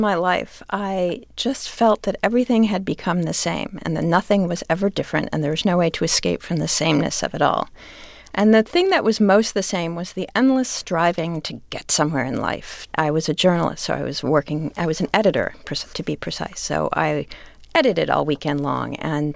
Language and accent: English; United States; Well, I'm an American in the 21st century, and I don't like being told what